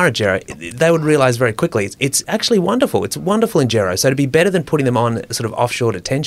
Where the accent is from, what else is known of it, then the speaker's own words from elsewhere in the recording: Queensland, Australia; I'm from Queensland